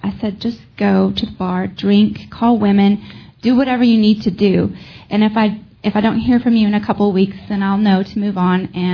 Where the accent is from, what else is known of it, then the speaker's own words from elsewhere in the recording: Lubbock, Texas, United States; I left for my hometown of Lubbock the next weekday